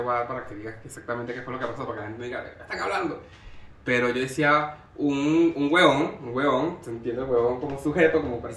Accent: Valencia, Carabobo, Venezuela; now in Chile; nosotros que venimos de Valencia, que igual no es Caracas

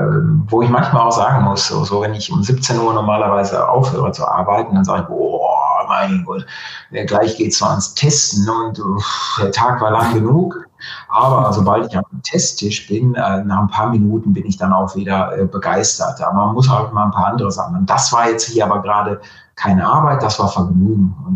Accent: Germany; Wenn sie uns also ins Land als Deutsche reinlassen im nächsten März

